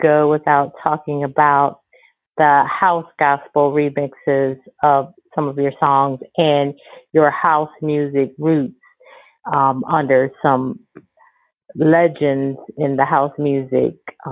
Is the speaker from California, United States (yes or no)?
no; Detroit, Michigan, United States; I'm from Detroit, so I like house music.